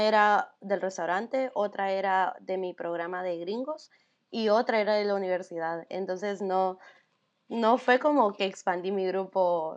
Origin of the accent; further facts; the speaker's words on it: Guatemala; Entonces yo también fui con un programa para gringos y era yo una guatemalteca, un venezolano y como 20 gringos.